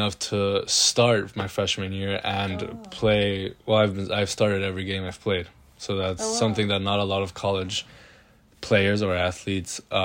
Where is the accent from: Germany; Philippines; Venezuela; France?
Germany; English is a second language; also born or lived in Spain; now in Boston, United States; I was born in Spain, but I lived most of my life in Germany